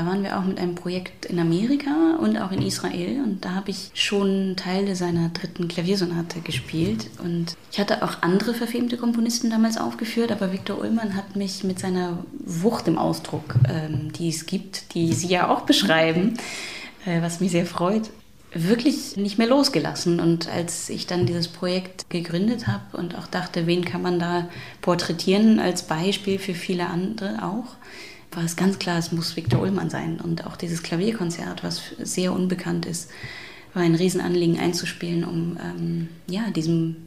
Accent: Germany; wie wir als Deutsche mit dieser Schuld leben

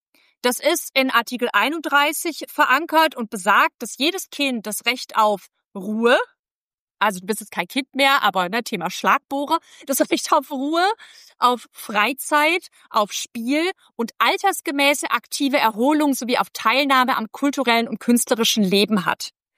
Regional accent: Baden-Württemberg, Germany; wo ich herkomme, im Schwäbischen sagt man anschuggele

